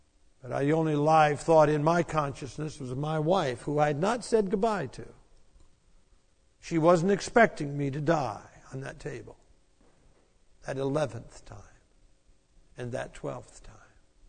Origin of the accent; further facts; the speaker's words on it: Cleveland, Tennessee, United States; I'm from Cleveland, Tennessee. That's a place. A little bit like Ark City, a little non-important place.